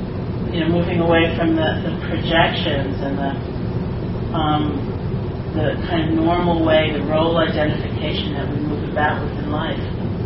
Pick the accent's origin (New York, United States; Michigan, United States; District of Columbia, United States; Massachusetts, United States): New York, United States; New York City; I grew up in New York City, you know